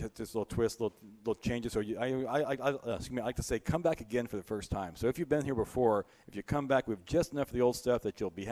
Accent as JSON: {"language": "English", "region": "New York", "country": "United States", "said": "Yeah, and like you were saying, I'm from New York and as well. My family is."}